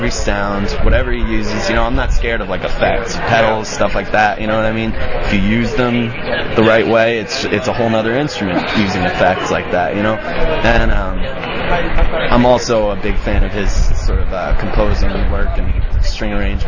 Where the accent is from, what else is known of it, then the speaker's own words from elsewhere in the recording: New Jersey, United States; I'm from New Jersey, I was playing in metal bands